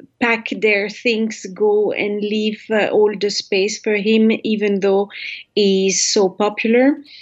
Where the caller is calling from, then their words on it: Switzerland; Yes, I am speaking from Switzerland today